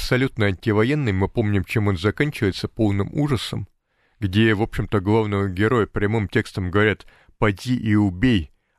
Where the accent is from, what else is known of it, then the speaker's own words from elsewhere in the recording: Russia; я родился в Советском Союзе, я русский, сейчас живу в Российской Федерации.